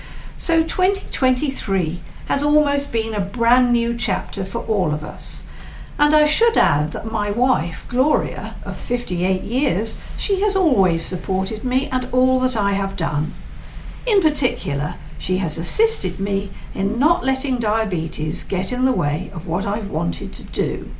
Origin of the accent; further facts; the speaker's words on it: Pembroke, Wales, United Kingdom; a series of short stories about my hometown, Pembroke, in West Wales.